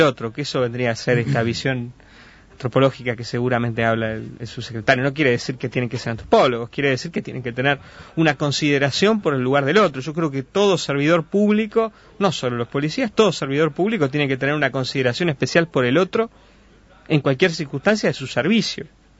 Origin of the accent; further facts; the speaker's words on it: Uruguay; acá somos todos uruguayos